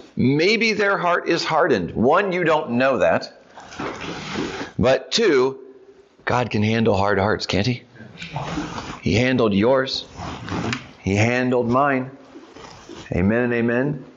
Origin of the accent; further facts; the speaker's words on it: Minnesota, United States; As a Minnesotan, all right.